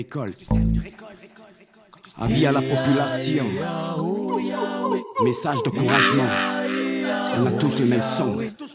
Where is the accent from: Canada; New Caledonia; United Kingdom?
New Caledonia; Je suis de l'Océanie, dans le Pacifique Sud, pas loin de l'Australie. Je suis de l'archipel de la Mélanésie, plus précisément en Nouvelle-Calédonie, dont la capitale est Nouméa. Je suis de Nouvelle-Calédonie, mais c'est...